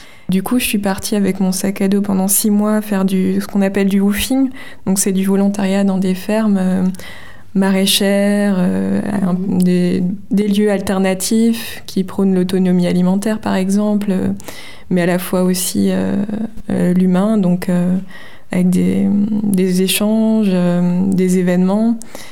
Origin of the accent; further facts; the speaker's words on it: Mittersheim, Grand Est, France; j'ai créé une association dans le village où j'ai grandi, à Mittesheim